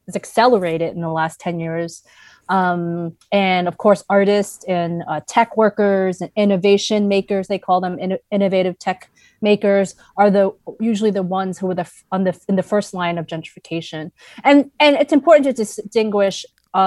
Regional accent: Brooklyn, New York, United States; So I grew up in Sunset Park, Brooklyn, was born and raised there.

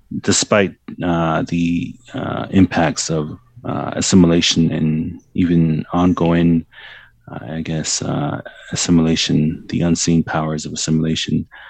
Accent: Busby, Alberta, Canada; So cable television really wasn't a factor growing up in Busby.

